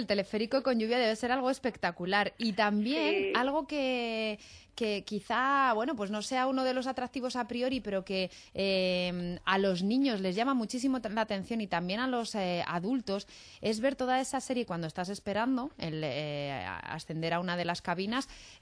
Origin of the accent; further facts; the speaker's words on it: Madrid, Community of Madrid, Spain; que somos aquí de Madrid